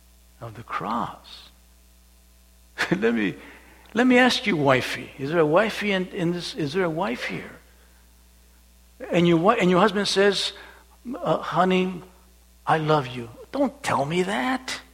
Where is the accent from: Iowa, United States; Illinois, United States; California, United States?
California, United States; Calexico; I was raised in Calexico, California side, and then across the line, that was way before terrorists and all the scrutiny that goes on.